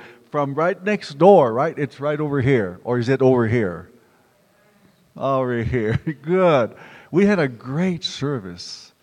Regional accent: San Antonio, Texas, United States; I mean, hey, I come from San Antonio up here. What's wrong? Sub-freezing temperatures.

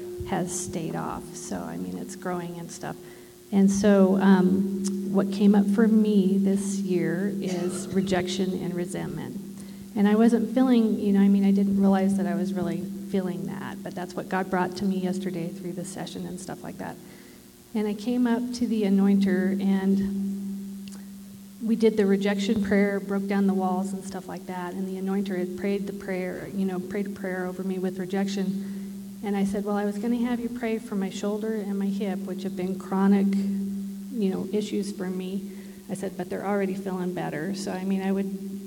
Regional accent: Grand Junction, Colorado, United States; I'm from Grand Junction, Colorado.

